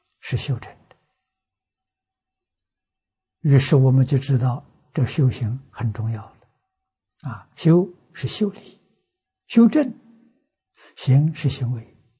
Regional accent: China; 怀让禅师这是六祖的下一代，他是第八代，我们中国人一般讲六祖的徒孙

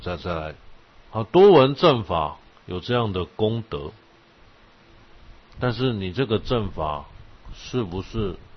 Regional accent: China; 我们中国人很不喜欢这一套。我们中国人就是说，我告诉你了，你就相信了。

